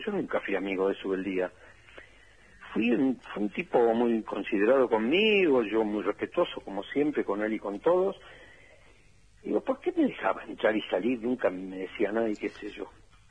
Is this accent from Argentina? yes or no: yes; La Plata, Buenos Aires Province, Argentina; yo soy platense, vamos a seguir porque nací en una panadería de la calle de Roca, entre 42 y 43.